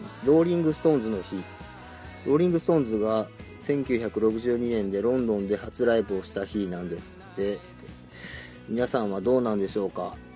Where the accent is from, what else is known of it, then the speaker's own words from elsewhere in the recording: Osaka, Japan; now in Tokyo, Japan; 僕大阪出身で東京に来たのが何歳の時やったとか何年の時やったとか